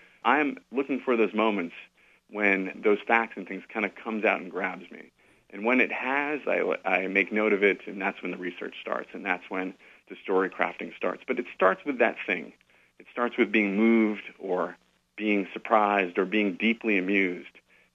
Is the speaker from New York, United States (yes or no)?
no; Providence, Rhode Island, United States; And I grew up in Providence, Rhode Island, with an Italian grandfather and two Italian grandfathers, actually, and two Swedish grandmothers.